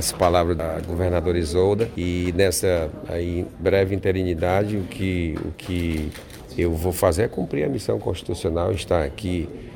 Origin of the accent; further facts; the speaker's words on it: Ceará, Brazil; como cearense todos nós temos aí o orgulho